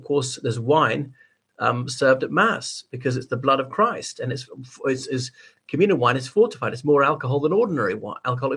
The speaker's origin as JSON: {"language": "English", "country": "Ireland", "said": "from Ireland."}